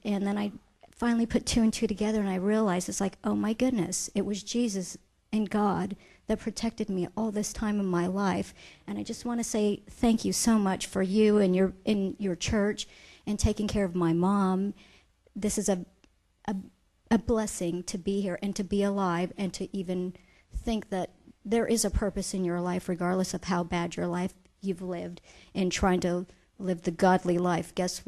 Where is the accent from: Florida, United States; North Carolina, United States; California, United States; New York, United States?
California, United States; I come from California, where a lot of my life was full of turmoil and poor, and realized how important it was to, it's just amazing as I grew up